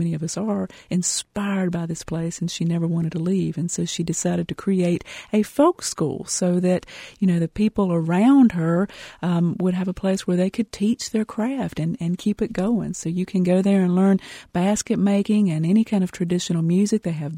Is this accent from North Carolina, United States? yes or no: yes; North Carolina, United States; You know, I grew up in Randolph County and went to Southwestern Randolph High School, which is really, really near Denton.